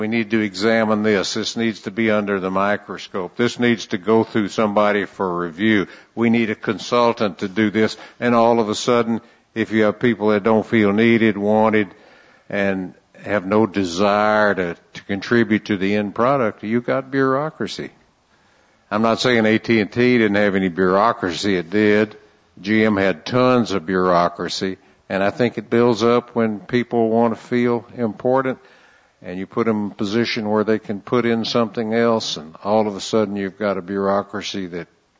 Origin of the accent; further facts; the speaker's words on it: San Antonio, Texas, United States; I'm from San Antonio. It hasn't rained this year.